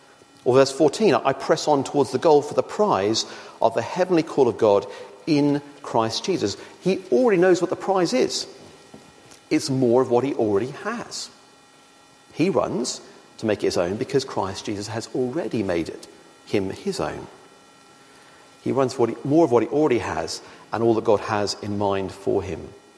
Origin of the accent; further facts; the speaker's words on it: Australia; So I'm Australian. I have an Australian passport, some top drawer at home. I'm a citizen of Australia.